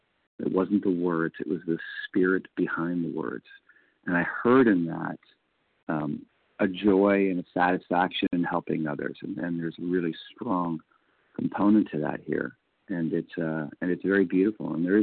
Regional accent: California, United States; I'm from California.

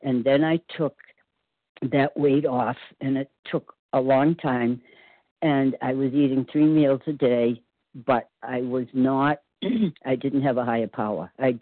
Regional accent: Walpole, Massachusetts, United States; I'm from Walpole, Massachusetts, a small town about 18 miles southwest of Boston.

